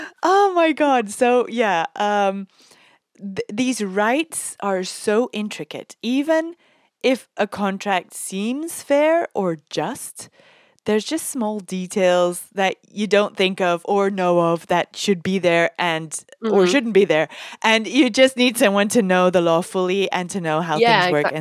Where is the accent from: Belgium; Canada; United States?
Belgium; So yeah, I'm from Belgium, right?